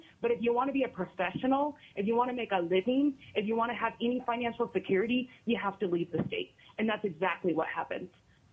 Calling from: Cordova, Alaska, United States; I'm calling from Cordova. I've been teaching for 15 years

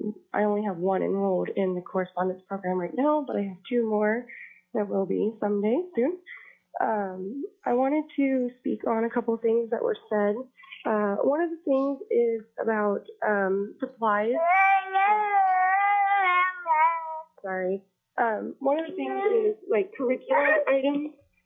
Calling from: Anchorage, Alaska, United States; I am calling in from Anchorage

